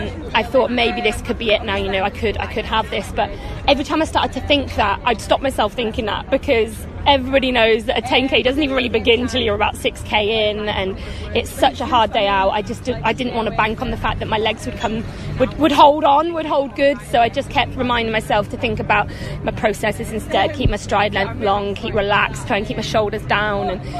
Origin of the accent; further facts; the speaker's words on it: Manchester, North West England, United Kingdom; now in Leeds, United Kingdom; I'm originally from Manchester, but I've been in Leeds nearly 6 years now